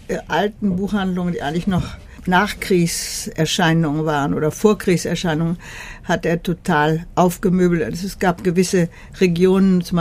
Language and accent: German; Göttingen, Lower Saxony, Germany; moved away as an adult; Nein, meine Heimatstadt. Ich bin nicht da geboren, aber schon als kleines Kind hingekommen. Also für mich ist es meine Heimatstadt.